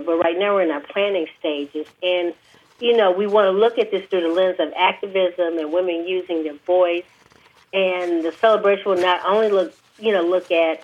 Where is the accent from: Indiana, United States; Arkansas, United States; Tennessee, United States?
Tennessee, United States; Memphis; Mary Church Terrell, you know, I'm from Memphis, and I knew her name very well